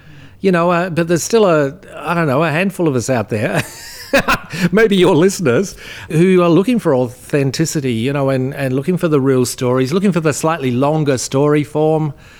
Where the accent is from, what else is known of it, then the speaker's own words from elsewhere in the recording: Australia; I'm an Australian boy